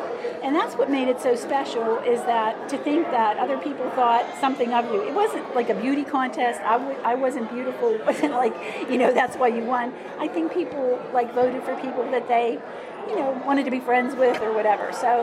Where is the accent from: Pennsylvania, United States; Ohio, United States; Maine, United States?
Pennsylvania, United States; Portview; I was from Portview, which was a suburb of McKeesport. I graduated from McKeesport High School.